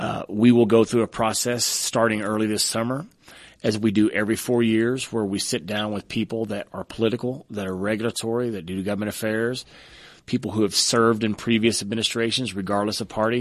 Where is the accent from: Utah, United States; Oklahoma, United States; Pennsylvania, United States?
Oklahoma, United States; I mean, I grew up in Oklahoma where we've always been a boom and bust state.